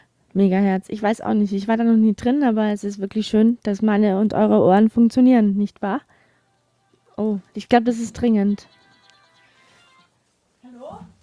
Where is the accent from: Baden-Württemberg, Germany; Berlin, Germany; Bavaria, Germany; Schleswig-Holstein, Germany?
Baden-Württemberg, Germany; Heilbronn; Ich komme aus Heilbronn, aus der Ecke. Ich sage jetzt aber nicht wo.